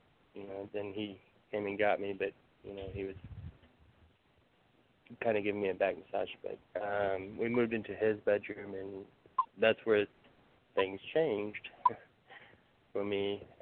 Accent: Texas, United States; also born or lived in Germany; I was born in Germany, and we've probably lived in 10 different places before I was 9. So we moved around a lot. And we settled here in Texas back in, I think it was 97, when I was going into the sixth grade.

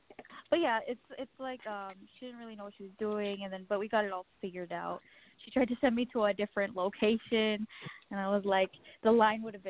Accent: Des Moines, Iowa, United States; I'm from. I'm from Iowa.

